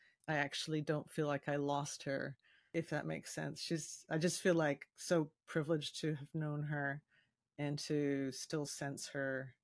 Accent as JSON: {"language": "English", "town": "Victoria", "region": "British Columbia", "country": "Canada", "tie": "born there", "said": "And this is where I was born. So I was born on Vancouver Island, which is a kind of banana shaped island off the mainland, Vancouver. And I am currently back here. So I'm an Australian and Canadian citizen."}